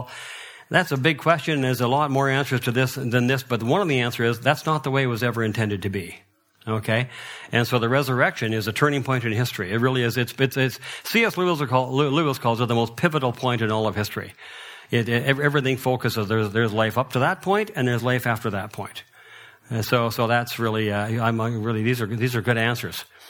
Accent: Abbotsford, British Columbia, Canada; I have to say it because I'm from Abbotsford, so I got to have to bring in the blueberries here.

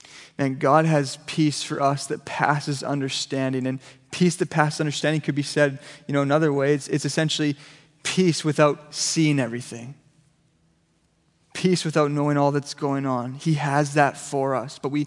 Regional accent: Ladner, British Columbia, Canada; Yeah, we grew up in Ladner, as I said.

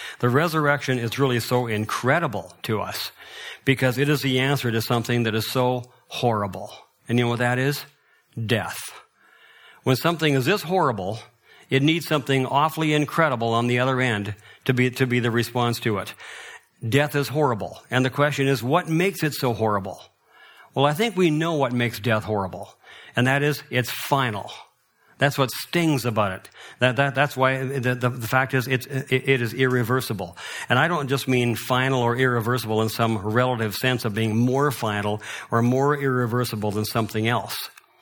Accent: Abbotsford, British Columbia, Canada; I have to say it because I'm from Abbotsford, so I got to have to bring in the blueberries here.

